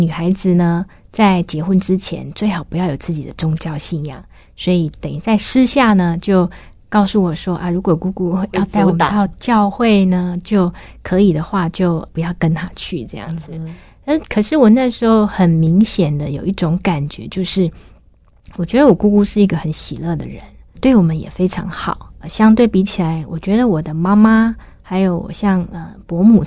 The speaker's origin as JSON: {"language": "Chinese", "town": "Fengyuan", "region": "Taichung", "country": "Taiwan", "tie": "born there", "said": "我出生在台中丰原，我的父母呢是做生意的。"}